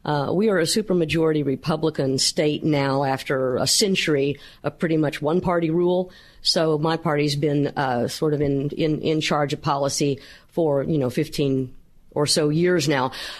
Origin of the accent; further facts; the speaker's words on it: Bartlesville, Oklahoma, United States; I'm from Bartlesville, Oklahoma. We're about 40 minutes away from Tulsa to the south.